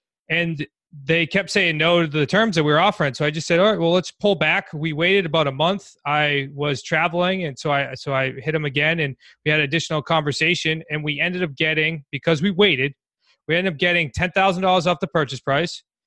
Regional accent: New England, United States; we're from New England. We talk fast. We move fast.

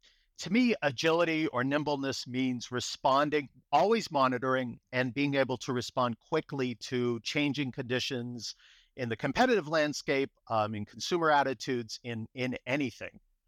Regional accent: Boston, Massachusetts, United States; accent: Boston; now in California, United States; I grew up in Boston, so you'll hear my Boston accent come through, but I've been in California, all over California, actually

